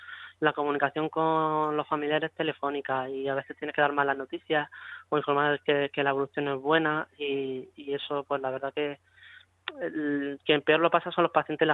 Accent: Torre Pacheco, Region of Murcia, Spain; Yo soy de Torre Pacheco, toda mi familia está en Torre Pacheco y vivo solo.

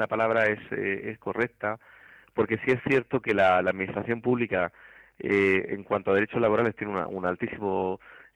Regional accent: Spain; Somos españoles, o sea.

